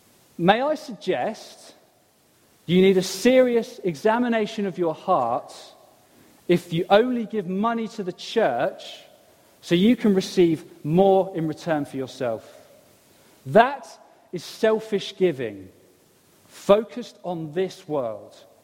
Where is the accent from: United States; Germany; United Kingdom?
United Kingdom; England; It's now been at least 4 minutes and 12 seconds, but I'm English, so I shan't mention it.